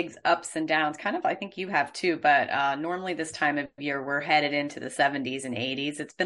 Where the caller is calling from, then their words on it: Chapel Hill, North Carolina, United States; I live in Chapel Hill, North Carolina, right down the road from the University of North Carolina.